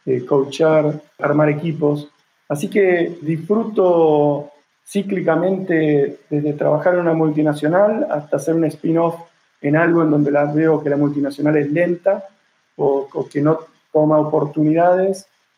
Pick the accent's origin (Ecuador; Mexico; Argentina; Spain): Argentina; ya sabes que somos argentinos y hemos pasado situaciones difíciles de volver a empezar.